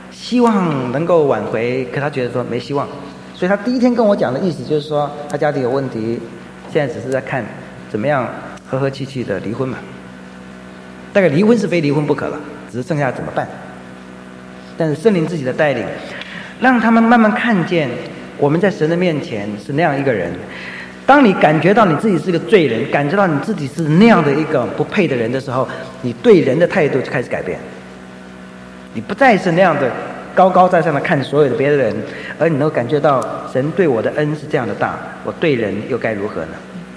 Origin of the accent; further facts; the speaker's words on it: Taiwan; 我们中国人实在是到今天，台湾算是说社会稍微进步一点，很多地方你就是进不去。